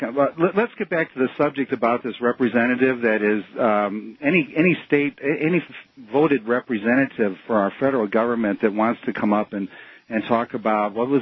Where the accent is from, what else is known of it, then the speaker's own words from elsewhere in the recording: Chicago, Illinois, United States; I grew up around Chicago, too.